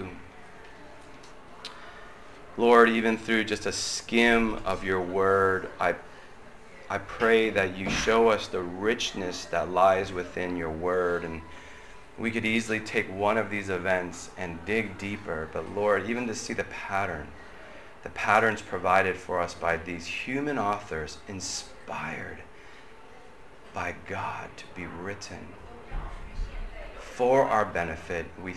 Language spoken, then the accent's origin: English; United States; born there; Because I'm born in America.